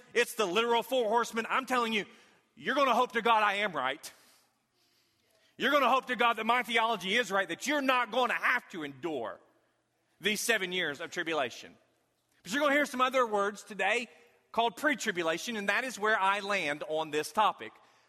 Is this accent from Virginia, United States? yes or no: no; Lebanon, Missouri, United States; I'm from Lebanon, Missouri.